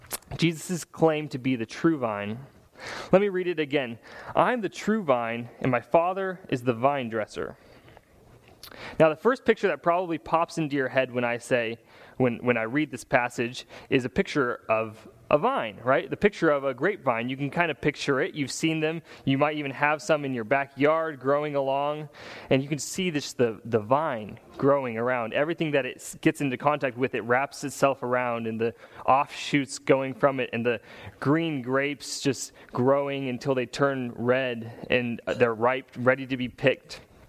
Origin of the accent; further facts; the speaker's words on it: Walla Walla, Washington, United States; And so I said I was from Walla Walla